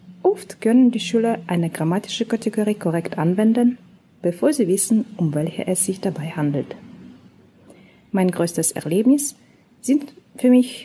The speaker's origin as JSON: {"language": "German", "country": "Russia", "second_language": "German", "moved": "as an adult", "lives_now": "United States", "said": "Ursprünglich komme ich aus Russland, wo ich 1984 geboren wurde."}